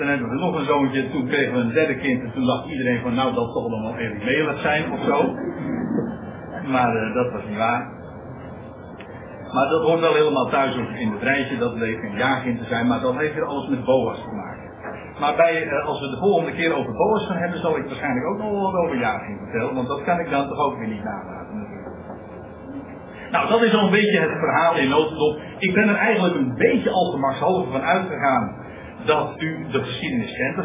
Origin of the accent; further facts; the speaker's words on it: Netherlands; want we zijn Nederlanders